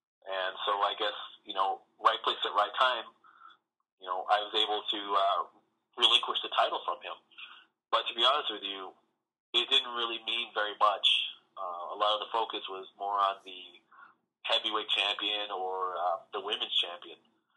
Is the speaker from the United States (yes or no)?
no; Manitoba, Canada; being that, you know, we're from Manitoba